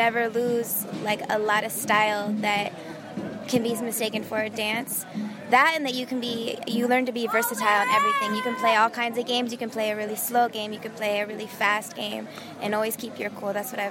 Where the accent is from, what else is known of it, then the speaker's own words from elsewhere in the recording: California, United States; now in Los Angeles, United States; I'm from the Bay Area in California. I'm in LA right now.